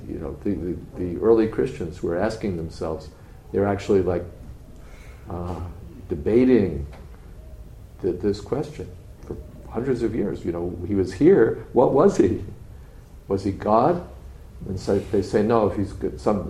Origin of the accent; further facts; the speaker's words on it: United States; born there; I was born in America, so I'm an American.